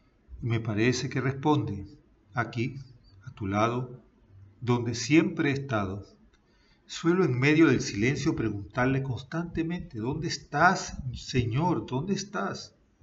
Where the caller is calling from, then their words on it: Panama; desde Panamá y quería compartirte una breve reflexión